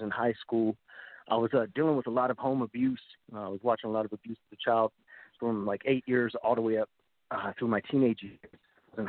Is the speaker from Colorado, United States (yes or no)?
yes; Denver, Colorado, United States; Me, I'm from Denver, Colorado, USA.